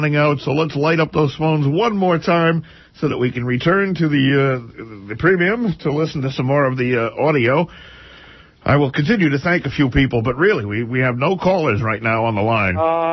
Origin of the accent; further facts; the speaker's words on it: Mount Vernon, New York, United States; And Don of Mount Vernon, New York, my hometown.